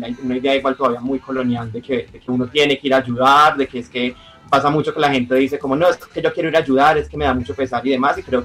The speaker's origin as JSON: {"language": "Spanish", "town": "Santa Rosa de Cabal", "region": "Risaralda", "country": "Colombia", "said": "Yo soy de Risaralda, de un municipio cercano, por ahí unas 3 horas, Santa Rosa de Cabal."}